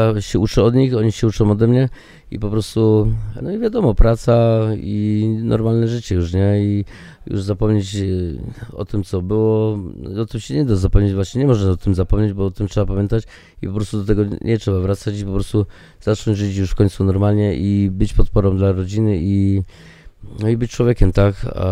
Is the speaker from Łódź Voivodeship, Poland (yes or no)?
no; Jelenia Góra, Lower Silesian Voivodeship, Poland; akurat ja pochodzę z Jeleniej Góry, pod Karpaczem tam jeszcze